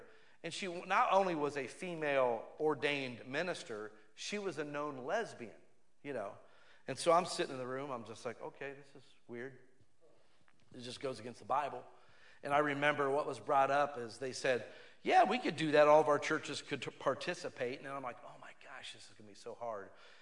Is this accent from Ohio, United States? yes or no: yes; Akron, Ohio, United States; I grew up in Akron, Ohio. Akron, Ohio used to be known worldwide as the rubber capital of the world.